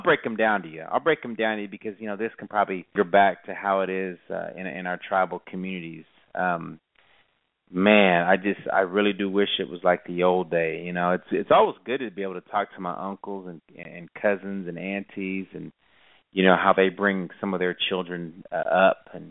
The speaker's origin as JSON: {"language": "English", "country": "United States", "said": "As Indian people, I could be ticked off about how I've been treated."}